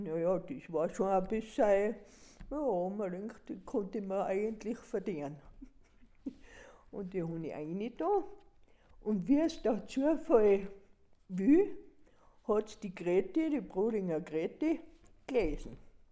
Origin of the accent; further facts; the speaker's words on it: Mauterndorf, Salzburg, Austria; born there; ich komme von Mariapfarr, Karascherberg. Ich bin eine Bergbäuerin, geboren bin ich in Mautendorf.